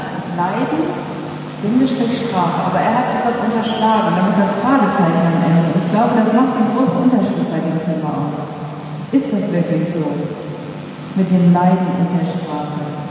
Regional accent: Duisburg, North Rhine-Westphalia, Germany; Ich erinnere mich als Kind in Duisburg, obwohl es eine Großstadt war, gab es noch gute Nachbarschaften.

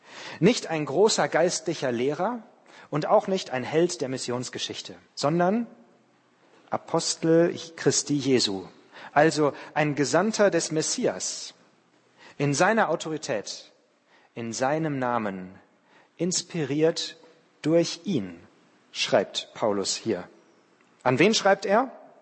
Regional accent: Münster, North Rhine-Westphalia, Germany; Ich bin in Münster in Westfalen groß geworden, eine sehr katholisch geprägte Stadt.

